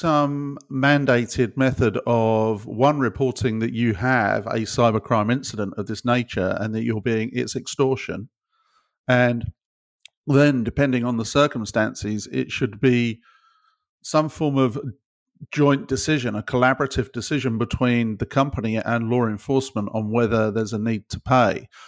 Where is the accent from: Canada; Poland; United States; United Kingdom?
United Kingdom; I'm a Brit.